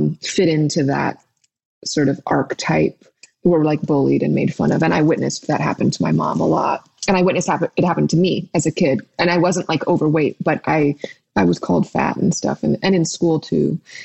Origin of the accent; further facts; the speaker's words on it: New York City, New York, United States; born there; I was born in New York at Lenox Hill Hospital.